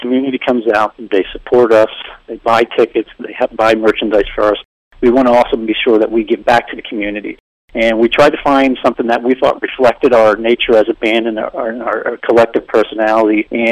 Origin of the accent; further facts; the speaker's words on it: Walnutport, Pennsylvania, United States; when he announced that I was from the Walnutport area, the applause was amazing